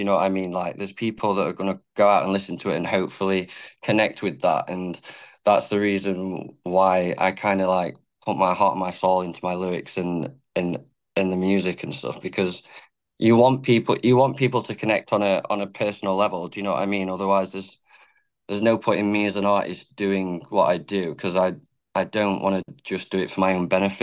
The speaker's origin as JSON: {"language": "English", "region": "England", "country": "United Kingdom", "said": "It's as an English musician, the dream is to get out of England and play."}